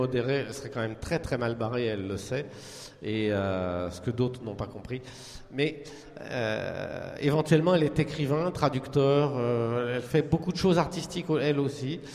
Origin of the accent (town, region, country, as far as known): France